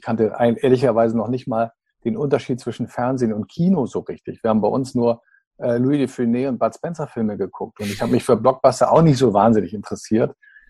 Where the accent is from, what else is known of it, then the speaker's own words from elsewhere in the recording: Kiel, Schleswig-Holstein, Germany; also born or lived in Dithmarschen; Ich bin an der Ostküste geboren und meine Kindheit dort verbracht, meine Jugend an der Westküste. Ich bin Ende der 70er Jahre mit meiner Mutter aus Kiel in so eine klassische Landkommune in Dithmarschen gezogen, das ist an der Nordsee